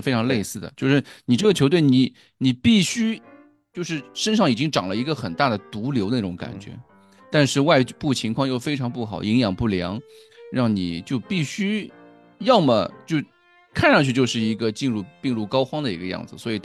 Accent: Shanghai, China; 我们作为上海人，其实这种文化的关系影响，其实在我们生活中的每一处都会有。

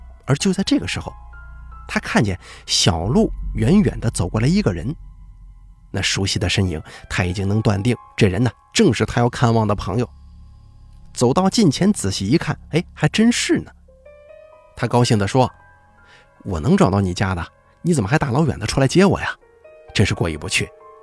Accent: Fujian, China; 但不是发生在我老家的，是发生在隔壁一个叫建瓯的县级市。其实建瓯啊，也是我们闽北一个灵异事件高发地

